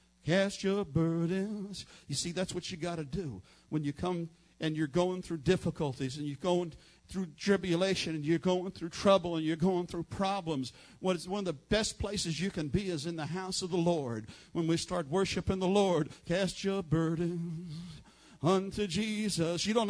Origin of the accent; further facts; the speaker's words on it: New York City, New York, United States; born there; I was born in New York City in the Bronx.